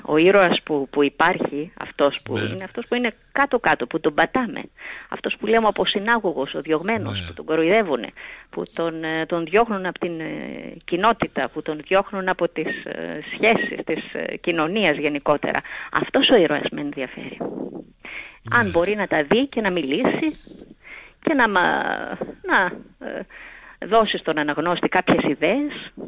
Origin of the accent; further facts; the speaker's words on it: Platanias, Thessaly, Greece; Το οποίο διαδραματίζεται στον Πλατανιά του Νοτιού Πηλίου, που είναι